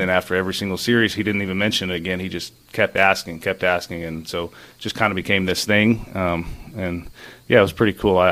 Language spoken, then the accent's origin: English; Oklahoma, United States; I didn't necessarily have an NFL team because I grew up in Oklahoma and we didn't have one.